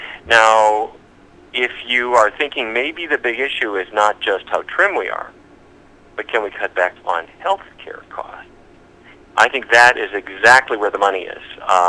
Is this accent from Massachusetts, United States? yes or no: no; Fargo, North Dakota, United States; now in Washington, United States; I grew up in Fargo, but my office is now here in Washington, D.C.